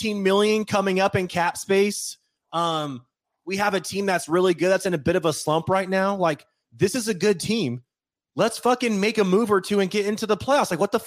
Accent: California, United States; Yeah, we're from the Bay Area.

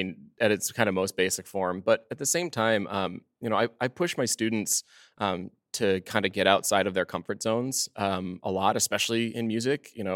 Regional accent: New England, United States; I'm from New England originally.

